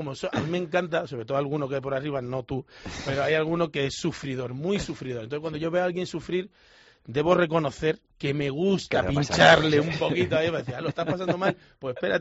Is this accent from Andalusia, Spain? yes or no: yes; Jerez de la Frontera, Andalusia, Spain; moved away as an adult; now in Madrid, Spain; De Jerez. Soy de Jerez. Me vine con 18 años para estudiar y ya me quedé.